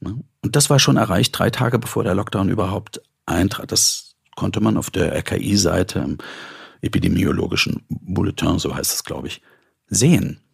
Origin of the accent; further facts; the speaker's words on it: Germany; weil ich bin in der DDR groß geworden